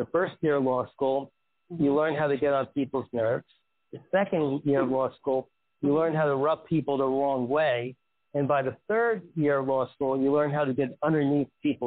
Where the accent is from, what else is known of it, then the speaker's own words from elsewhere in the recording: New York City, New York, United States; You know, like I grew up in New York City, and they have alternate side parking rules and regulations.